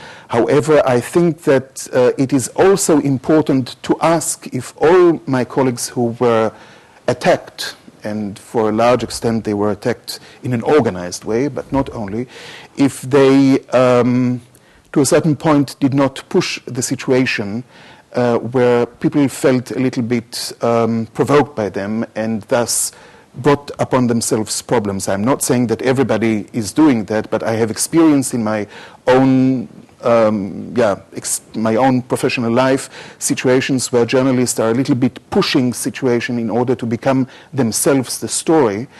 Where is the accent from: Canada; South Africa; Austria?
Austria; So the pro-Mubarak people, the moment they heard that I was from Austria, said, "But you brought this Al-Bardai upon us.